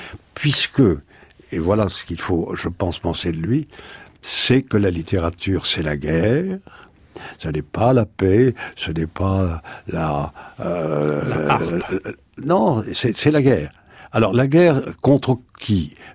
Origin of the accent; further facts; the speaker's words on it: Bordeaux, Nouvelle-Aquitaine, France; Les Lumières, ça m'intéresse, voyez-vous, parce que je viens de Bordeaux